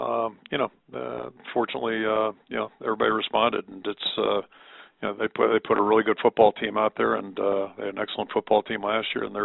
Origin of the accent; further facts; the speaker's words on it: Pittsburgh, Pennsylvania, United States; also born or lived in Michigan; I was born in Michigan, but grew up in Pittsburgh, that's home for me.